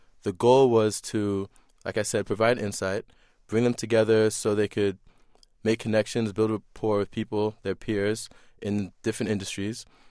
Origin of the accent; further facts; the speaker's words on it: Queens, New York, United States; also born or lived in Manchester, England; Well, I was born in Manchester, England. I came over in 1986. In Queens, I grew up around, I'd say, the middle-income neighborhood, black and Spanish neighborhood.